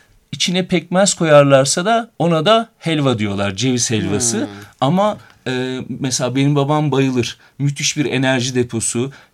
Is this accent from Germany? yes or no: no; Denizli, Turkey; Aslında Denizli var orada. Benim kendi memleketim.